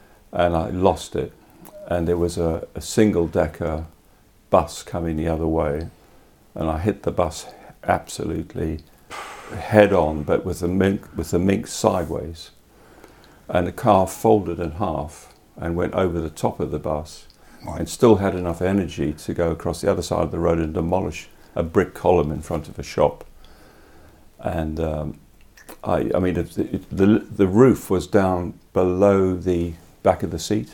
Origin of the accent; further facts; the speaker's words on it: South Africa; because I grew up in South Africa, and you had to be 18 then to get a car license.